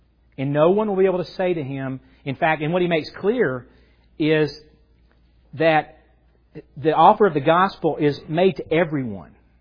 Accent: Atlanta, Georgia, United States; I'm 27 years old, and I grew up in Atlanta area.

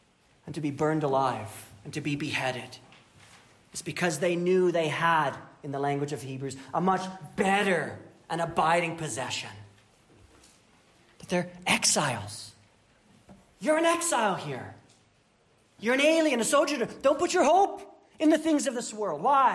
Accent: Winnipeg, Manitoba, Canada; I'm from Winnipeg, and if the Jets don't make it past round two, you know what it's going to look like after?

